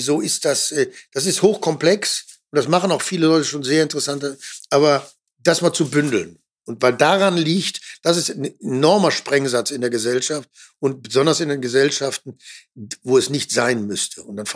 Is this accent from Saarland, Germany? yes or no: no; North Rhine-Westphalia, Germany; und ich komme ja noch aus dem Ruhrgebiet, ich bin groß geworden in einem sozialdemokratischen Kernland